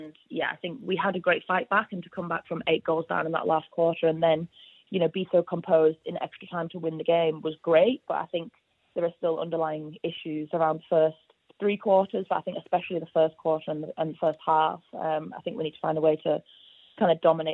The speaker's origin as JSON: {"language": "English", "region": "England", "country": "United Kingdom", "lives_now": "Sydney, Australia", "said": "Obviously, I'm from England."}